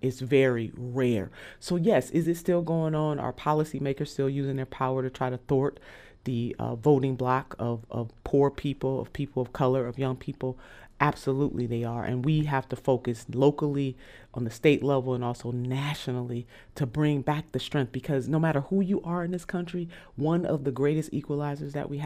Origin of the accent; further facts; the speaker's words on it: Ohio, United States; even in my home state, our home state of Ohio